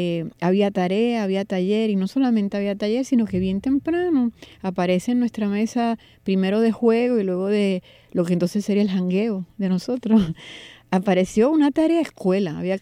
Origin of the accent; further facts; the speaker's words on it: San Juan, Puerto Rico; Yo soy nacida y criada en San Juan